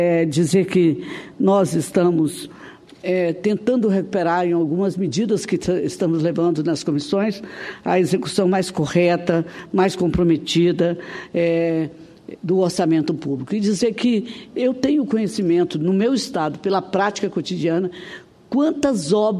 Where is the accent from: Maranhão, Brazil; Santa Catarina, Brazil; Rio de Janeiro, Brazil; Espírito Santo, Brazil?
Espírito Santo, Brazil; Mas tem mais importância eu entender que lá no meu estado do Espírito Santo, a fome já aparece como um traço da discriminação